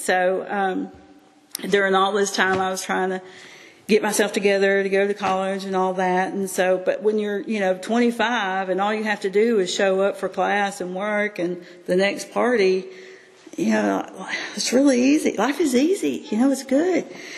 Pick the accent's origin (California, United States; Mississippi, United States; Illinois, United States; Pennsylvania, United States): Mississippi, United States; also born or lived in Florida; this is my story. I was raised in Mississippi and Florida. I was raised in a military family.